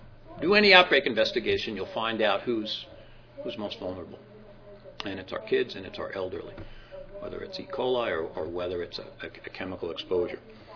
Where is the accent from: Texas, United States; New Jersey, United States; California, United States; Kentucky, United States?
New Jersey, United States; I'm from Jersey.